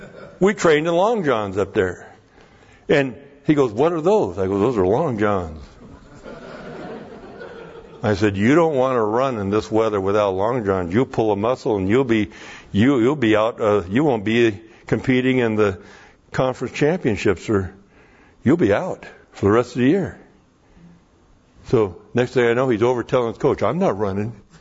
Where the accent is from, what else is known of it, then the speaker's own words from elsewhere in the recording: Spokane, Washington, United States; it was being broadcast to Spokane, and I was from Spokane, and all these friends and people up in Spokane were watching the track meet